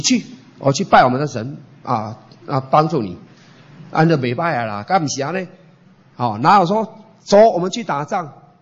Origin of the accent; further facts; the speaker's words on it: Taiwan; 不像我们台湾人很多，以前台湾人很多